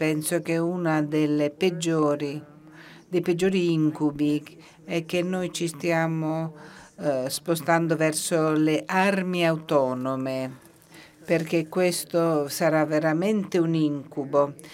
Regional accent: Brussels, Brussels-Capital Region, Belgium; Vengo da Bruxelles e quindi io mi riferisco alla legislazione europea

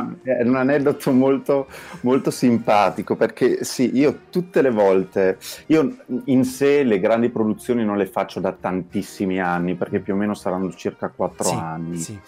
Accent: Verona, Veneto, Italy; born there; mi ha portato per la prima volta nella mia città natale, a Verona

